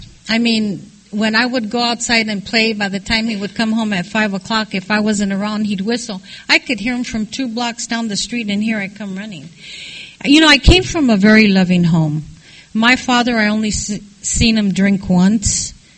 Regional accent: Los Angeles, California, United States; I was born and raised in Los Angeles. I was raised with two older brothers.

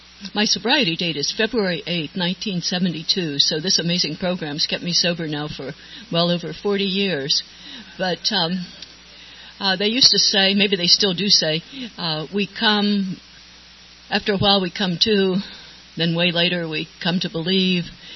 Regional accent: Ohio, United States; born there; because I realized I was born in Ohio. I hated Ohio because mainly because of so many happy people there, happy and wholesome

